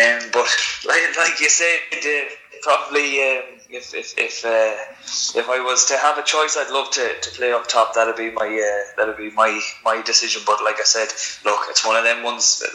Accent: Sligo, Connacht, Ireland; Yeah, so that was great to do that with my hometown club.

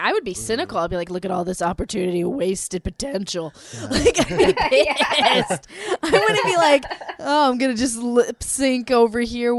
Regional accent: Northwest, United States; Who is from where I grew up in the Northwest.

